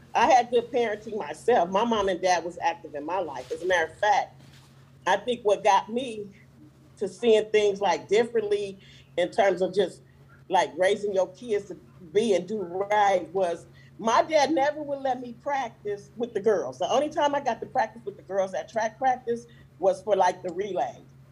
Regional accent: Oakland, California, United States; Everybody think it's tough, but it's really not.

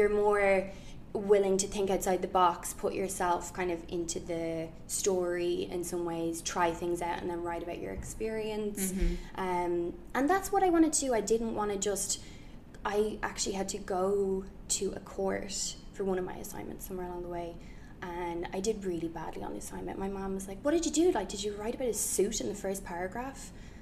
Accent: Dublin, Leinster, Ireland; moved away as an adult; now in New York, United States; I've been in New York almost 4 years. I'm from Dublin

